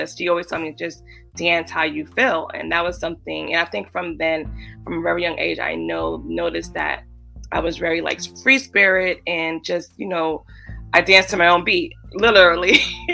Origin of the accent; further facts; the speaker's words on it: Brooklyn, New York, United States; So I'm from Brooklyn, New York. Lived here all my life. I grew up in Crown Heights, Brooklyn. And that's where I'm from.